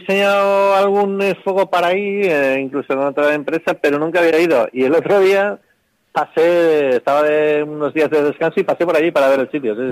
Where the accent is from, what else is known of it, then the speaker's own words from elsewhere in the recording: Valencia, Valencian Community, Spain; A ver, yo soy de Valencia, aquí también hay una batalla de flores.